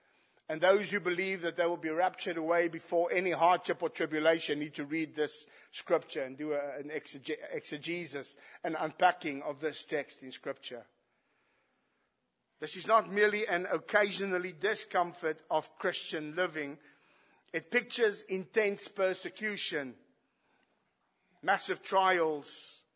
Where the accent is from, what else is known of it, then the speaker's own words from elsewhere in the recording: South Africa; I'm an Afrikaner and I come from South Africa.